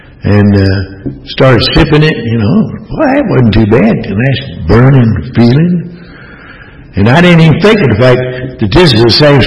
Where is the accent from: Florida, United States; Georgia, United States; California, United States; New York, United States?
Georgia, United States; Atlanta; I was raised in Atlanta